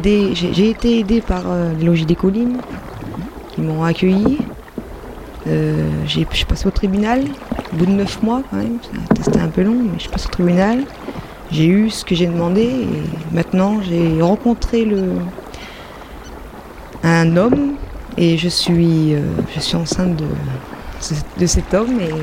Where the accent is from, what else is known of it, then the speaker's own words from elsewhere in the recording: Auvergne-Rhône-Alpes, France; moved away as an adult; Je viens d'Auvergne. J'ai rencontré le père de ma fille en Auvergne et je suis arrivée dans cette région.